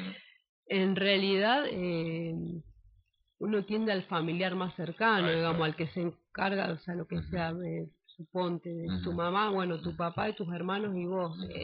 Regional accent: Rosario, Santa Fe, Argentina; yo estuve trabajando en Federación, yo soy de Rosario, y en el cordón industrial se ve mucha cantidad también.

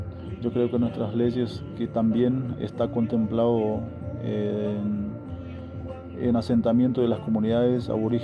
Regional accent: La Lomita, Formosa, Argentina; now in Ingeniero Juárez, Argentina; del pueblo Pilagá. Yo soy de La Lomita, kilómetro 14. Actualmente estoy acá en Ingeniero Juárez

